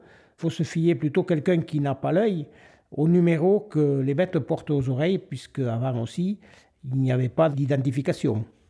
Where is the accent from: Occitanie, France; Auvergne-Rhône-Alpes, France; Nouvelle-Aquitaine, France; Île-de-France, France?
Occitanie, France; Aston; born there; je suis né à Aston il y a 68 ans.